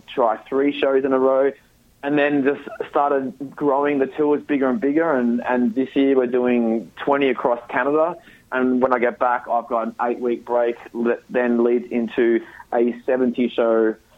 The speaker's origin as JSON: {"language": "English", "country": "Australia", "said": "I'm an Australian myself."}